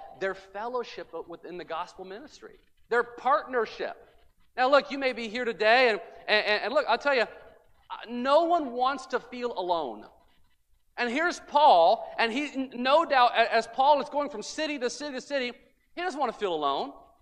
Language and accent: English; Illinois, United States; I'll go back to the church I grew up in Illinois.